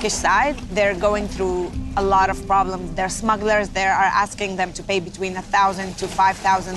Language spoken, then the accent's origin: English; Nazareth, Northern District, Israel; English is a second language; I'm from Nazareth